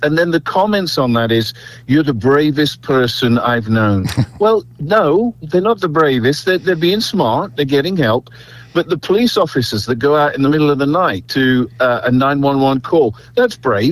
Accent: United Kingdom; moved away as an adult; now in United States; I come from a nation state. I come from Great Britain. I'm now an American citizen, but I grew up in a nation state, one nation, one state. I moved to a nation of 50 states

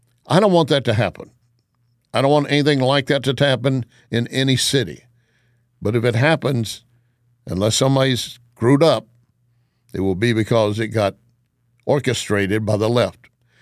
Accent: Texas, United States; it resonates all the way back to me as a kid growing up in West Texas. We had screen doors.

